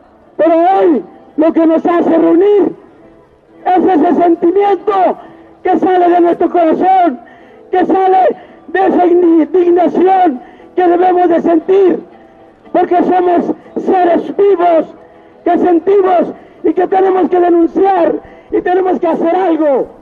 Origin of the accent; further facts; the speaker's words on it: Atenco, State of Mexico, Mexico; No solo en Atenco, porque yo soy de Atenco.